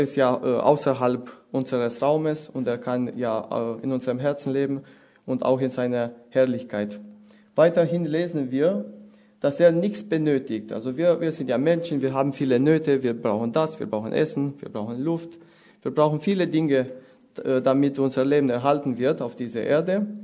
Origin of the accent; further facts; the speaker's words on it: Romania; German is a second language; now in Germany; Also ich komme ja aus Rumänien, ich habe schon dort einige Jahre gelebt, auch hier in Deutschland.